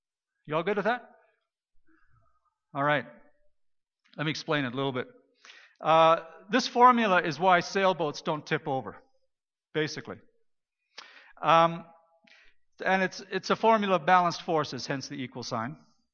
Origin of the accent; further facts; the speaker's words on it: Saskatchewan, Canada; And I'm a boy from Saskatchewan, right?